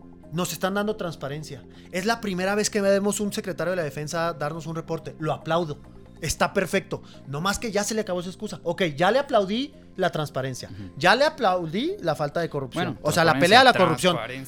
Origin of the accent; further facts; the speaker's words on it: Mexico; Porque antes que nada somos mexicanos.